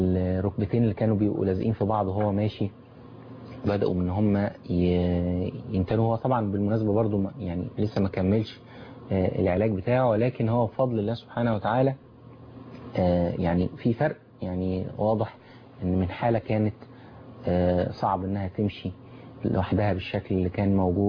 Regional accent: Egypt; احنا عندنا هنا في مصر

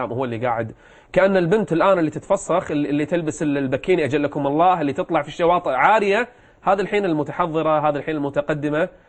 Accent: Kuwait; عندنا بالكويت

